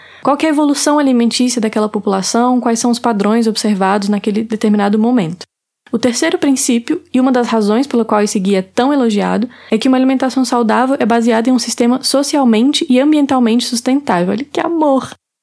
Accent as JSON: {"language": "Portuguese", "town": "Brasília", "region": "Federal District", "country": "Brazil", "tie": "born or raised there", "said": "lá na minha terrinha, famosa Brasília."}